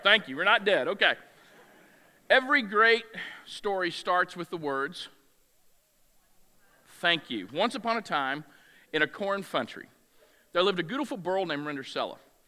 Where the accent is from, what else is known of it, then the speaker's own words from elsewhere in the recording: Augusta, Georgia, United States; I grew up in Augusta